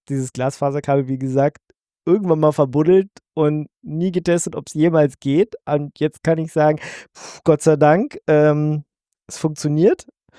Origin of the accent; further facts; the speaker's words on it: Germany; Ich komme aus Deutschland, ja, ich bin Kummer gewohnt.